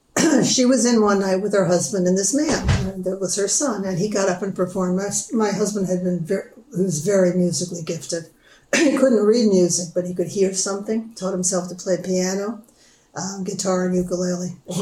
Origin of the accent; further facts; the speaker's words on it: Yonkers, New York, United States; I grew up in the North, and Yonkers was taken to court many years after I left Yonkers